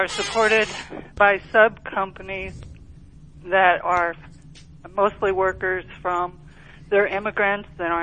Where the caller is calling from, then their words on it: Decatur, Illinois, United States; Yes, I'm calling in from Decatur, Illinois.